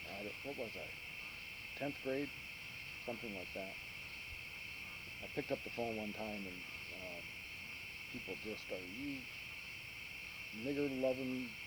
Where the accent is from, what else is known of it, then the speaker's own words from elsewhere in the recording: San Antonio, Texas, United States; born there; also born or lived in Michigan; I was born in January 2nd, 1945, at Fort Sam Houston in San Antonio, Texas.